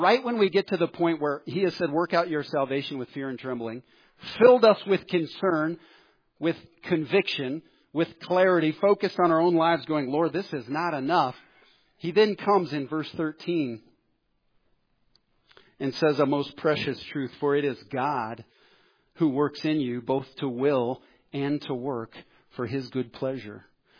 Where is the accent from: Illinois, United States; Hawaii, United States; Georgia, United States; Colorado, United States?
Colorado, United States; We're all from Colorado.